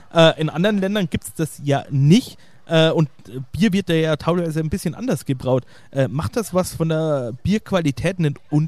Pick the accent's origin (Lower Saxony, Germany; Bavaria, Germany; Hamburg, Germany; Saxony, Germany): Bavaria, Germany; Ingolstadt; In Bayern haben wir das Reinheitsgebot 1516 aus Ingolstadt, meine Heimat.